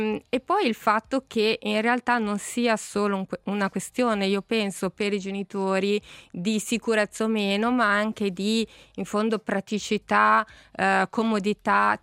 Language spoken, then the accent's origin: Italian; Milan, Lombardy, Italy; Io sono cresciuta a Milano, l'elementare l'ho fatta a Milano